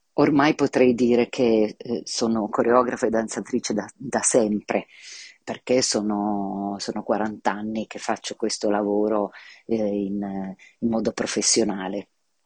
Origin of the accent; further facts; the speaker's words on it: Turin, Piedmont, Italy; now in Gemmano, Italy; coreografa e danzatrice. Sono nata a Torino e lì mi sono formata, ma 20 anni fa mi sono trasferita in un piccolo paese nella provincia di Rimini, nelle colline riminesi ai confini con le Marche.